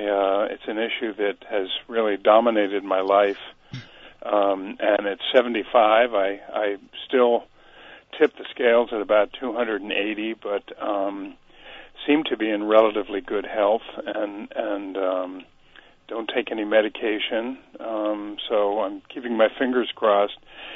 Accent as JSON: {"language": "English", "town": "Morrisville", "country": "United States", "tie": "born or raised there", "said": "my doctor in the community growing up in Morrisville."}